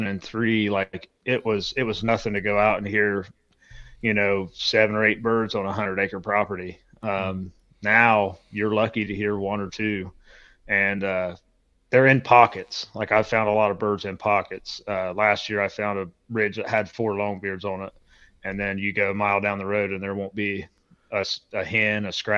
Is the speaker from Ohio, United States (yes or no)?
yes; Ohio, United States; So I'm from Southern Ohio. Was raised here pretty much all my life. Grew up, my grandpa had 160 acres in Southern Ohio and had a 2-acre pond on it.